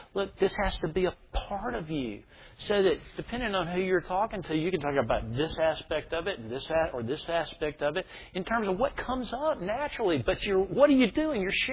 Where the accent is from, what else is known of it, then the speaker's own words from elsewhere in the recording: the South, United States; When I grew up, I grew up in the South.